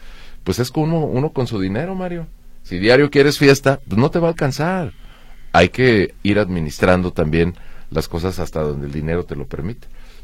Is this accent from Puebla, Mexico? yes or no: no; Jalisco, Mexico; nosotros somos jaliscienses.